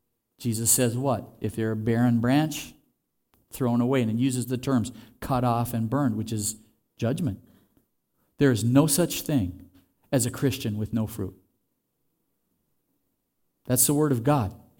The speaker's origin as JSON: {"language": "English", "country": "Luxembourg", "tie": "born or raised there", "said": "when I was growing up in Luxembourg"}